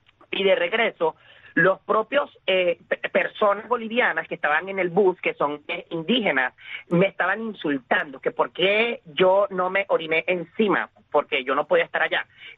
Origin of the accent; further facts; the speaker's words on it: Guacara, Carabobo, Venezuela; Ellos simplemente me ven como un venezolano, porque a mí se me sale hasta por los poros que soy de Guacara, que soy de Carabobo, y mi acento habla por mí mismo, mi forma de vestir, mi forma de hablar, mi forma de andar.